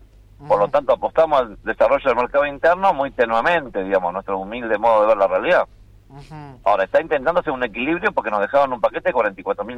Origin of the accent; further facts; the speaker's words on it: Argentina; como periodistas, como argentinos, que no podemos votar a que queremos